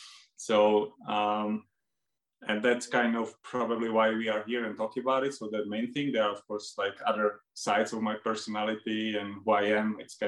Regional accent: Czechia; English is a second language; as you said. I'm from Czech Republic, living in the middle of between the Prague and Brno recently, and having a ceramic studio in a small village

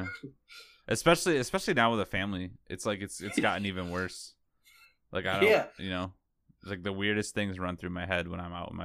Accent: New York, United States; like, because I grew up around the Adirondacks, and you know I've seen the Appalachians obviously, and then this past year I was out in California for a little while

